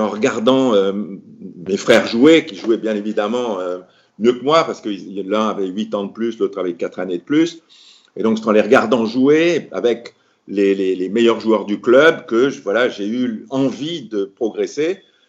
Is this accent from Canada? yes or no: no; Morocco; parce que je venais du Maroc, hein, j'avais un classement qui était insignifiant